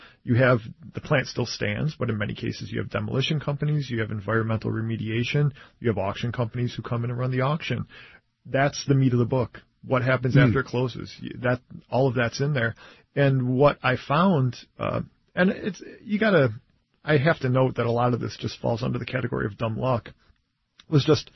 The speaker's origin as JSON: {"language": "English", "town": "Detroit", "region": "Michigan", "country": "United States", "said": "I'm from Detroit. I want to write about a Detroit plant."}